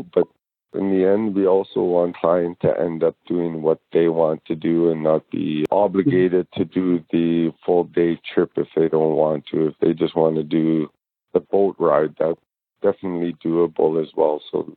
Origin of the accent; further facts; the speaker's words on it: Yellowknife, Northwest Territories, Canada; I was born and raised in Yellowknife. I went to school there